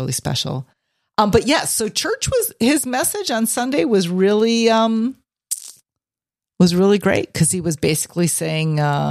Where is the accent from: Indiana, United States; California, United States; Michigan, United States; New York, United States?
Indiana, United States; East Chicago; born there; I was born in East Chicago.